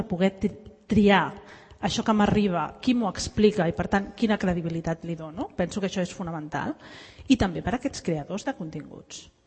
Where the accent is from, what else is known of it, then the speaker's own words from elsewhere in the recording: Montgat, Catalonia, Spain; jo sóc de Montgat